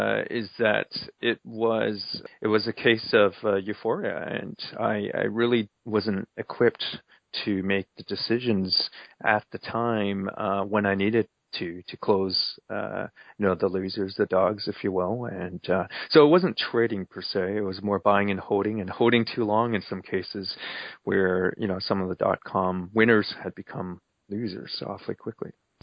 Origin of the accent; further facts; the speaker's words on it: Vancouver, British Columbia, Canada; also born or lived in Toronto; now in Singapore; prior to coming out to Singapore, I used to be in Toronto, and before that, I was brought up in Vancouver.